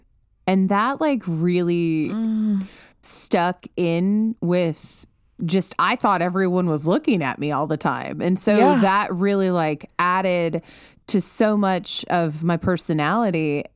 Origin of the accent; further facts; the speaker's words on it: Louisiana, United States; that tour went to Baton Rouge, Louisiana, and I'm from Louisiana.